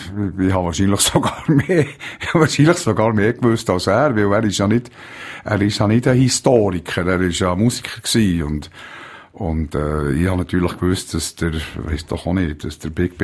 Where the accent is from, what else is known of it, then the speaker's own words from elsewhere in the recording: Switzerland; als Schweizer haben wir halt einfach so gewisse